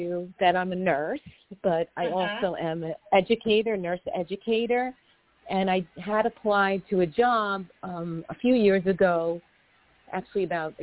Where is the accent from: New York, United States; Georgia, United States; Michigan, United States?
New York, United States; Brooklyn; born there; I was born in Brooklyn, New York at 8:27 a.m.